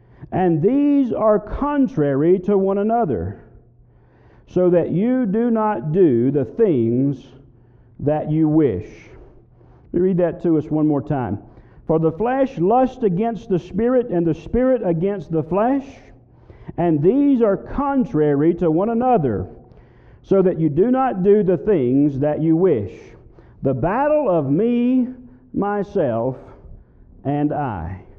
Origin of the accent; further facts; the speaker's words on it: Mississippi, United States; As I was growing up in South Mississippi, I remember hearing this phrase quite often